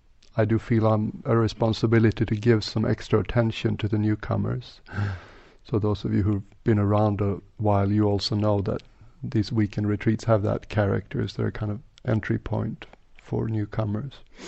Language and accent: English; Sweden; English is a second language; also born or lived in Thailand / England; now in Switzerland; I'm originally from Sweden. And I was a monk in Thailand for 7 years first, and now I've spent 7 years in England. And just a couple of months ago I moved to Switzerland.